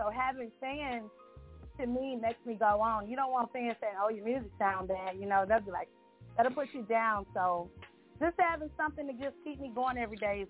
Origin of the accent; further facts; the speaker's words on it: Mississippi, United States; now in Dallas, United States; I'm from Mississippi, but Dallas is where I live now. Mississippi is my home state. That's the song … that I wrote is about the state that I'm from.